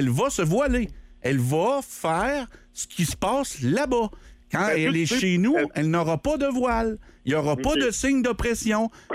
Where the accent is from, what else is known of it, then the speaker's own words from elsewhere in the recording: Quebec, Canada; Moi, je suis un Québécois de ça.